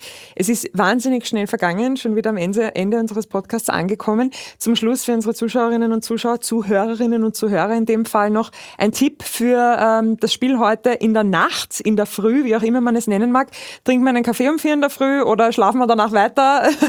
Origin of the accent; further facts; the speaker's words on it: Austria; auch als Österreicher jetzt trotzdem einmal zu vergönnen